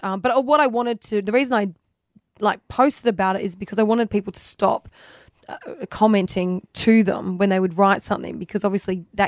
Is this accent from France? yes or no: no; Philippines; like obviously because I'm Filipino and things like that.